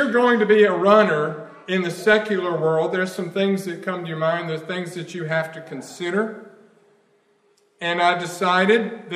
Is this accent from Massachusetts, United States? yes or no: no; Alabama, United States; I grew up in Alabama.